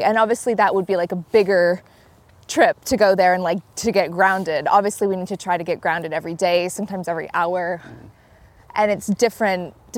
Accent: Canada; moved away; I'm originally from Canada

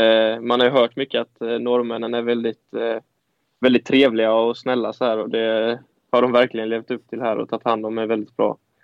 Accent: Halmstad, Halland County, Sweden; Utan Halmstad ligger i Halland, heter det.

